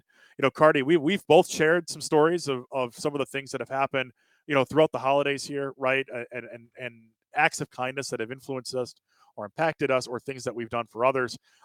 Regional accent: Wisconsin, United States; This happens in almost every community in Wisconsin. I think of, there's a car dealership near my hometown

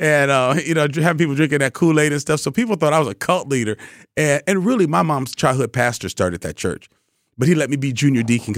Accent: Madison, Wisconsin, United States; And so I grew up in Madison.

